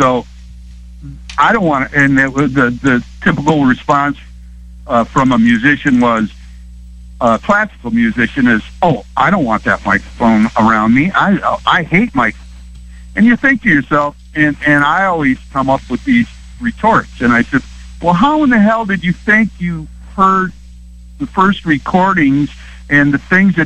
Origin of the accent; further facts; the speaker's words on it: Detroit, Michigan, United States; now in Grand Rapids, United States; I'm a greaser from Detroit, proud of it. People from Detroit have their own way of doing things, and I live here.